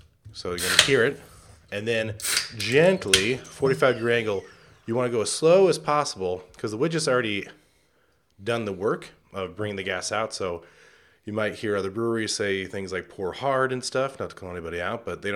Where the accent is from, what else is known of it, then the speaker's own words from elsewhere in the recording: Chicago, Illinois, United States; also born or lived in Los Angeles / New York; I'm from the Chicago area. Started off in like Second City and improv, Olympic and stuff. And then I was in LA for 4 years, New York for three, and back in Chicago